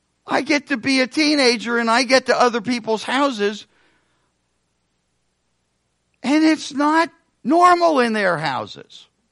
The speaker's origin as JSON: {"language": "English", "town": "Reading", "region": "Pennsylvania", "country": "United States", "tie": "born or raised there", "said": "I grew up in Reading, Pennsylvania."}